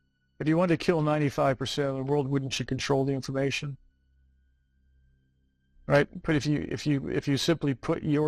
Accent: United States; now in Caribbean; I'm a lawyer from the United States. I practice international law and live in the Caribbean.

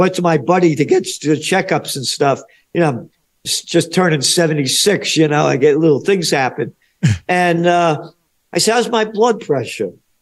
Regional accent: New York, United States; And, you know, as a New Yorker, holy, it's a whole different place.

